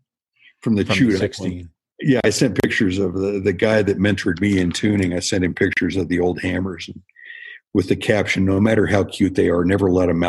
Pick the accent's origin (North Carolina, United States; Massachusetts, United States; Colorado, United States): Colorado, United States; Unfortunately, I grew up in Colorado. So.